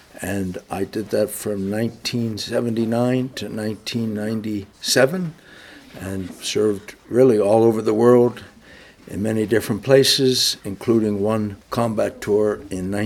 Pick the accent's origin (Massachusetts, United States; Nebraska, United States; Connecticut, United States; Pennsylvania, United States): Pennsylvania, United States; Philadelphia; Myself, I am from the Philadelphia area of Pennsylvania, and I have an Irish background.